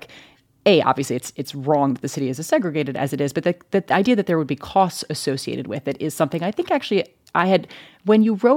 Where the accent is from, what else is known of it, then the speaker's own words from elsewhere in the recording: Chicago, Illinois, United States; And as you know, Heather, like you, I grew up in Chicago. And it's just such an incredible and maddening place, right?